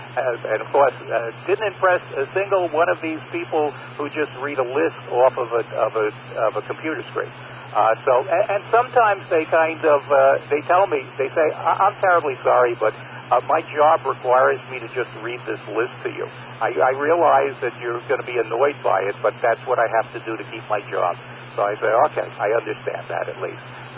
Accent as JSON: {"language": "English", "town": "Brooklyn", "region": "New York", "country": "United States", "tie": "born or raised there", "said": "maybe because I was born and bred in Brooklyn"}